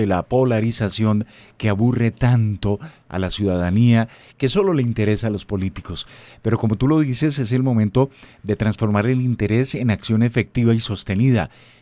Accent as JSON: {"language": "Spanish", "country": "Colombia", "said": "lo tradicional que tenemos como cultura, como colombianos en este caso"}